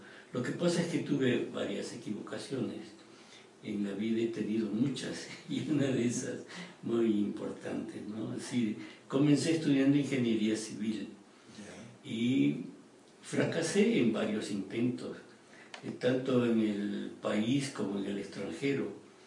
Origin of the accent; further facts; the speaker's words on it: Catarama, Los Ríos, Ecuador; also born or lived in Guayaquil; yo nací en Guayaquil, pero me crié los primeros años allí en este pueblo, se llama Catarama